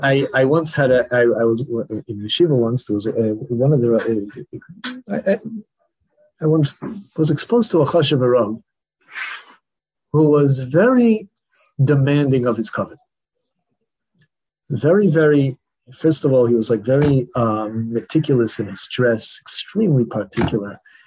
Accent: United States; Like I grew up, you know, growing up in America, you know, Lag BaOmer here gets a lot more focus, right, than at least where I grew up in America.

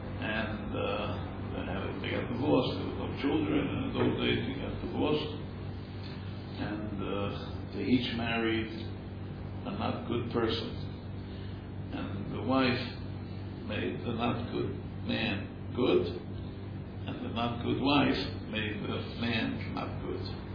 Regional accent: New York, United States; Rabbi Stein from Rehovos, we grew up together on the Lower East Side.

